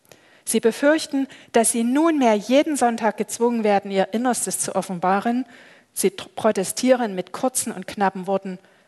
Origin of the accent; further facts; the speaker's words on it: Freiberg, Saxony, Germany; ich komme aus Freiberg, bin jetzt 20 Jahre in dem Beruf therapeutische Seelsorgerin